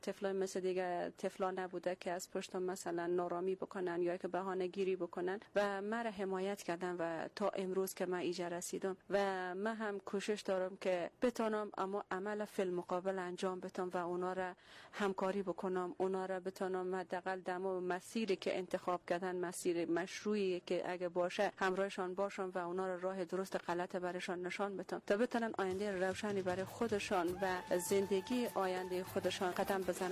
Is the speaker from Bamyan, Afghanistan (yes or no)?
yes; Bamyan, Afghanistan; بعد از اینکه من دور مهاجرت آمدم به کشور خودم، آمدم باز رفتم به ولایت خودم در بامیان